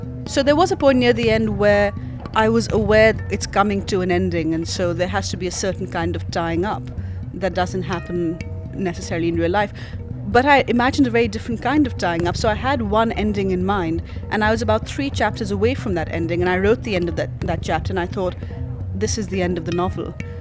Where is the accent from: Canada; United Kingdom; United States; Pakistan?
Pakistan; that's not really unusual if you're growing up in Pakistan